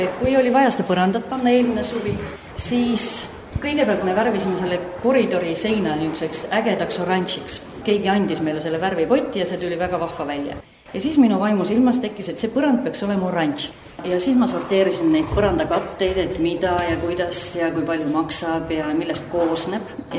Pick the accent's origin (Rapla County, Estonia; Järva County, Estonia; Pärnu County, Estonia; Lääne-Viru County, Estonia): Lääne-Viru County, Estonia; Rakvere; kui mina olen väljaspoolt tulnud Rakverest siia